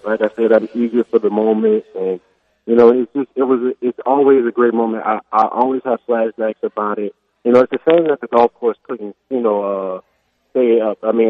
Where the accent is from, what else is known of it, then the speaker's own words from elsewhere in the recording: New Orleans, Louisiana, United States; Hey, I'm from Born and Raised in New Orleans.